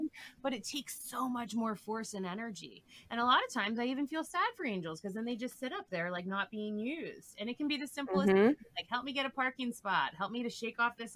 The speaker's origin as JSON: {"language": "English", "country": "United States", "tie": "born or raised there", "said": "especially in the society I grew up here in America, we're rise and grind."}